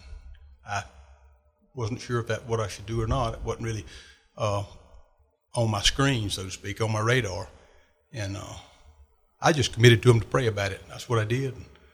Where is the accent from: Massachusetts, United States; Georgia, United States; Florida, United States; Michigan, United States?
Georgia, United States; Ambrose; I grew up in Ambrose, and there was some very colorful characters I grew up around in Ambrose. And it's home.